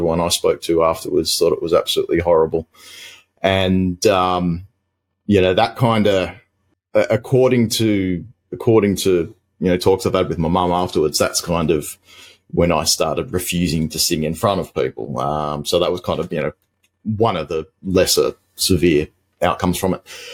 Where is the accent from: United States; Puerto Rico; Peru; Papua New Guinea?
Papua New Guinea; Bougainville; I grew up in the Solomon Islands, which is sort of northeast of Australia near Papua New Guinea. So I was living on a small island called Bougainville Island